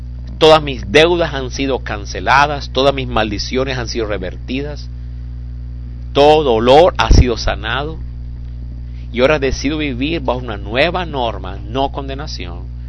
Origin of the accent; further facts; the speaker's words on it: Colombia; tengo cara colombiana, estómago colombiano, pero no soy más colombiano.